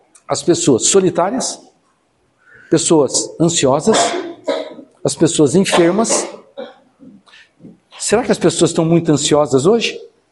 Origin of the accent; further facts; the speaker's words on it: Brazil; Eu falei, não, sou brasileiro.